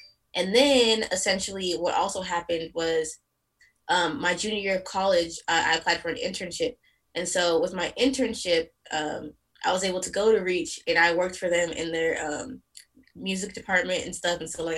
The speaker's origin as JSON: {"language": "English", "region": "Texas", "country": "United States", "tie": "born or raised there", "also_born_or_lived": "Nigeria", "said": "I was actually born in Nigeria, and then my family came over to the U.S., and so essentially I grew up in Texas."}